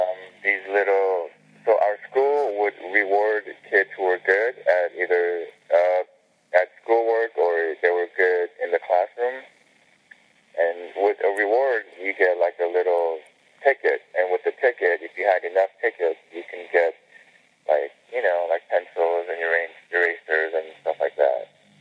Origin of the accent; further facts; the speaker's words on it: Los Angeles, California, United States; I grew up in Los Angeles.